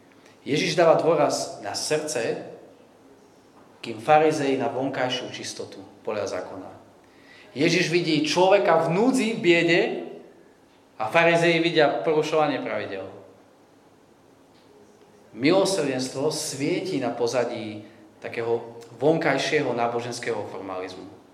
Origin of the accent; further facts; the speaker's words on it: Michalovce, Košice Region, Slovakia; Ja som inak z východu, z Michaloviec, teraz sme tam strávili nejaký čas.